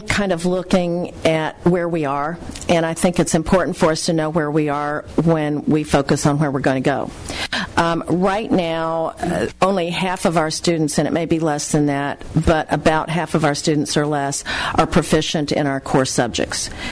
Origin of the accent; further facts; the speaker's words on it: St. Louis, Missouri, United States; Obviously, I'm from the St. Louis area, and I'm particularly interested in the fact that 84,000 of those are in the St. Louis area, the economic engine of the state.